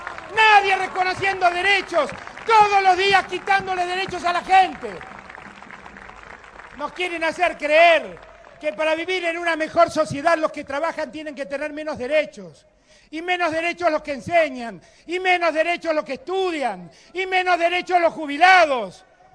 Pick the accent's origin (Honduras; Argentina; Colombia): Argentina; No existe la periferia en Argentina, somos todos argentinos y tenemos que construir un país que contenga a todos los argentinos.